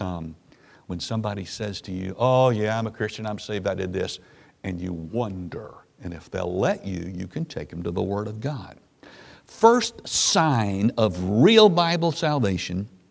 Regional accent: the South, United States; I'm from the South, by the way, so I can pick on us a little bit. Especially growing up in the South where the gospel is all around us.

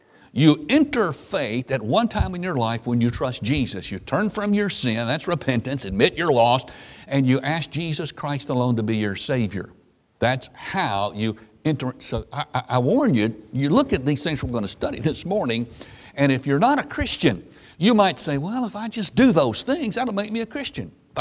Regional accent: the South, United States; I'm from the South, by the way, so I can pick on us a little bit. Especially growing up in the South where the gospel is all around us.

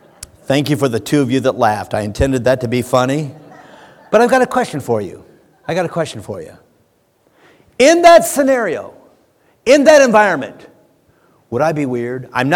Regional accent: Seattle, Washington, United States; I'm the preacher. I was raised in Seattle. I'm a big Seattle Seahawks fan.

